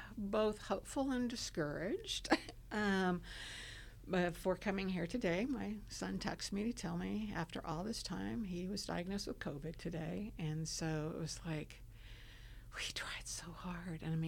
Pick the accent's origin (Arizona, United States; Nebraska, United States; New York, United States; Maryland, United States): Arizona, United States; now in Kentucky, United States; I grew up in Arizona, very different than Kentucky. I've lived here a long time.